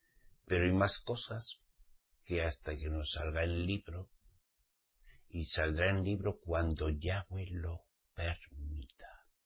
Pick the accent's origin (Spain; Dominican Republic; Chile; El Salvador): Spain; Pamplona, Navarre; born there; de Pamplona, que es donde yo nací.